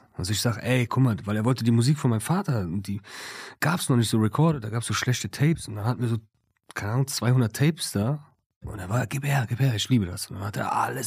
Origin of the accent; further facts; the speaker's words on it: Bonn, North Rhine-Westphalia, Germany; ich komme aus Bonn, ich liebe meine Stadt so.